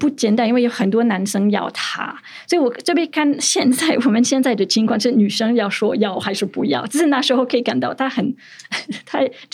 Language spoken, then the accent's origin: Chinese; France; Chinese is a second language; 对，所以那时间就是到现在我们法国人都记住